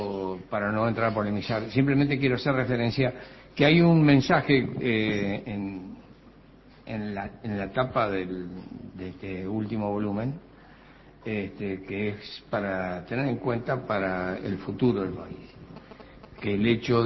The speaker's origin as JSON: {"language": "Spanish", "country": "Uruguay", "said": "Somos uruguayos."}